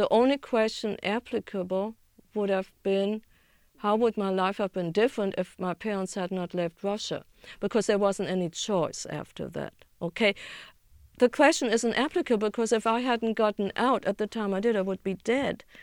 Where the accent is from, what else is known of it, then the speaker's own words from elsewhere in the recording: Germany; accent: German; English is a second language; now in United States; I had trouble getting an apartment because I'd never lost my German accent.